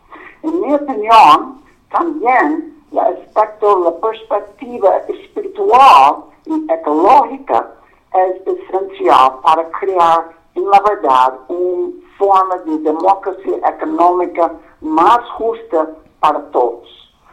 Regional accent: United States; Spanish is a second language; Yo soy de los Estados Unidos. Durante la guerra de Vietnam, yo estaba en la universidad

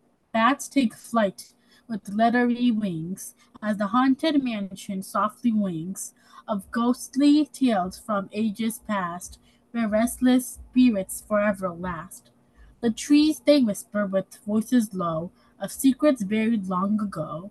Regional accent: Hudson, New York, United States; I'm 10 years old, and I'm also from Hudson.

